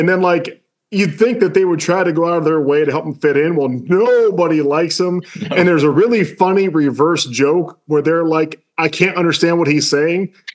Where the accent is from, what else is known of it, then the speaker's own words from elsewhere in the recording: United States; But that's because I'm an American and they're Irish, and they just have a different accent than